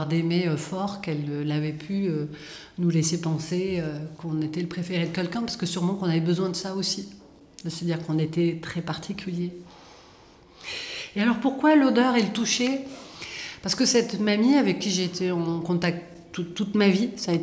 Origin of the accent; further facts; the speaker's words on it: Valence, Auvergne-Rhône-Alpes, France; born there; je suis née à Valence, en France.